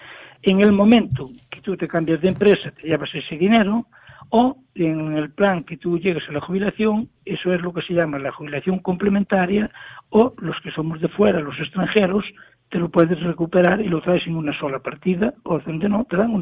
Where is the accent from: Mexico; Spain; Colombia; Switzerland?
Spain; Pantón, Galicia; moved away as an adult; De Pantón. Yeah. Yo soy de Pantón. Soy de Pantón con el límite de Monfort. ¿Eh? Sí. Yo soy del último pueblo de Pantón, limitando con Monfort. Pero bueno, soy de Pantón y muy orgulloso de ser de Pantón. Me marché de aquí con 23 años, me fui para Suiza.